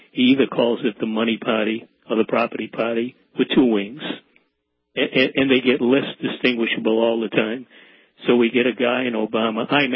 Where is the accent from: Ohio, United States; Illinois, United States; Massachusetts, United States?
Massachusetts, United States; Boston; Well, it's been 50 years since I lived there, so I'm a little rusty. But I grew up in Boston in the 40s and 50s.